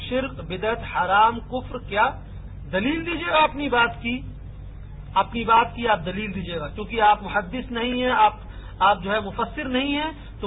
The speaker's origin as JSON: {"language": "Urdu", "region": "Delhi", "country": "India", "said": "میں دہلی کا ہوں."}